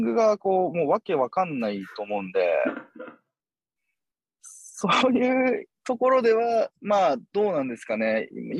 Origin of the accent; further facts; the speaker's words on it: Fuchu, Tokyo, Japan; まあもともと僕あの府中で育っていて、で、はい、武蔵野台とかその辺がもう地元なんですけど、